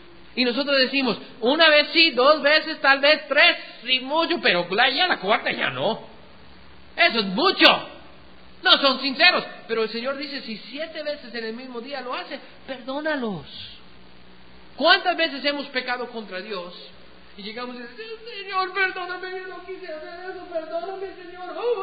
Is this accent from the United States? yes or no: yes; United States; Spanish is a second language; a nosotros, como gringos, no nos afecta mucho